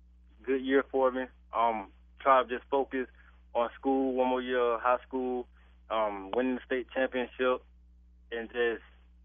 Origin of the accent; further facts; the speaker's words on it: Florida, United States; You feel like family because it's in Florida, and that's where I'm from Florida.